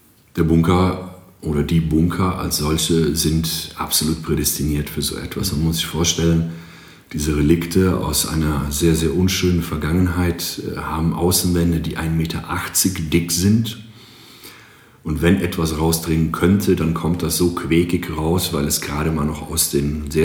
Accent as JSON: {"language": "German", "country": "Greece", "moved": "as an adult", "lives_now": "Aachen, Germany", "said": "Ich komme tatsächlich aus Griechenland, bin selber Musiker, Schlagzeuger. Ich kam nach Aachen 1984, direkt nach meinem Abitur mit 18 Jahren."}